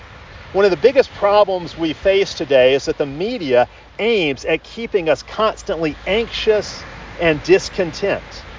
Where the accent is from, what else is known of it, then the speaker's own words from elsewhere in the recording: Chicago, Illinois, United States; I grew up in Chicago, and I grew up watching Michael Jordan play basketball for the Chicago Bulls.